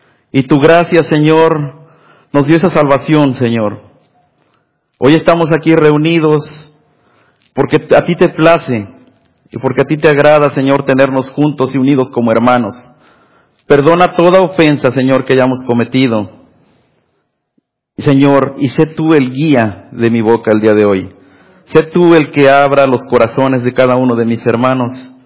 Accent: Jalapa, Veracruz, Mexico; de Jalapa, Veracruz, México, y miembro de la Iglesia de Jesucristo

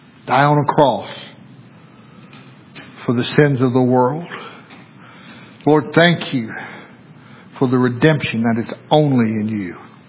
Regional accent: Arkansas, United States; That I come from Arkansas. Didn't matter that I come from the country.

